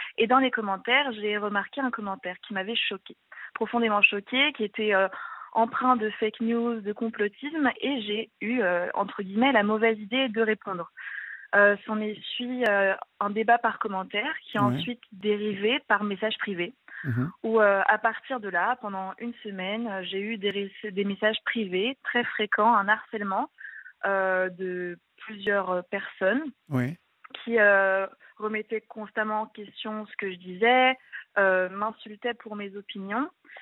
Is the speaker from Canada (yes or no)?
no; France; C'est-à-dire que je suis française, issue de ces deux cultures, mais en soi, ai-je vraiment une légitimité? Peut-être qu'ils ont raison. Étant donné que je suis issue des deux, peut-être que je ne suis pas alors une vraie juive, peut-être que je ne suis pas une vraie musulmane.